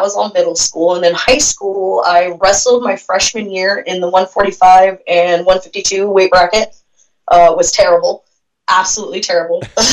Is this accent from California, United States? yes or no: yes; Tracy, California, United States; also born or lived in Fremont / Modesto; I was born in Fremont, Bay Area. And then I was actually raised, I did elementary school in Tracy, and then I did, we moved to Modesto, California